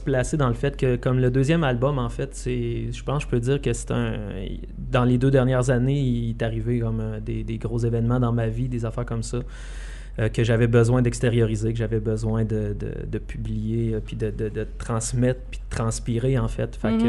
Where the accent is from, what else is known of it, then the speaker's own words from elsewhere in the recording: Quebec City, Quebec, Canada; now in Trois-Rivières, Canada; Puis moi, je viens pas de Trois-Rivières. Ben, je suis rendu un trifluvien d'adoption, en fait. Je viens de Québec. Ça va faire 12 ans en février que je suis à Trois-Rivières.